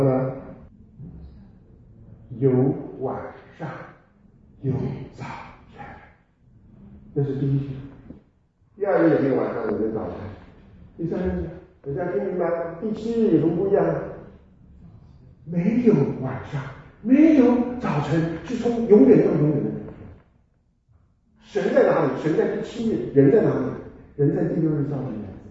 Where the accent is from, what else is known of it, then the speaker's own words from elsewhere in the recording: China; 这个福，用我们中国人讲，你好福气啊